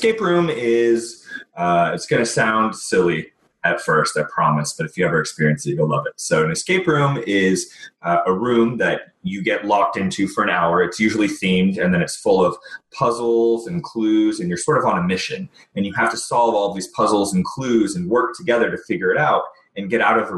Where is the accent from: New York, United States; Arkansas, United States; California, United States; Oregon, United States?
California, United States; Santa Barbara; born there; also born or lived in Washington / Indiana; I was born in Santa Barbara, moved all around, lived in Washington, Indiana for a bit.